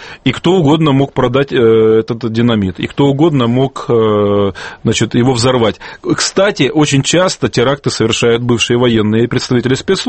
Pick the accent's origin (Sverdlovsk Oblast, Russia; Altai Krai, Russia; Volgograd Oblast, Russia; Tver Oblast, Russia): Altai Krai, Russia; Я сам с Алтая, поэтому знаю немножко.